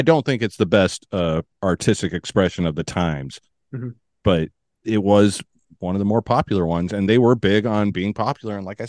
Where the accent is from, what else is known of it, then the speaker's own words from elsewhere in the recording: United States; I mean, we're both American, so we're isolated.